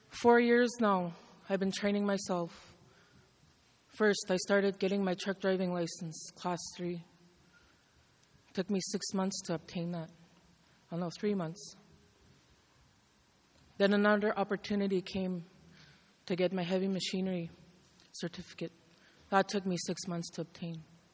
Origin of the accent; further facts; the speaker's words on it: Chisasibi, Quebec, Canada; I'm a community member. Like I said before, I was originally from Chisasibi.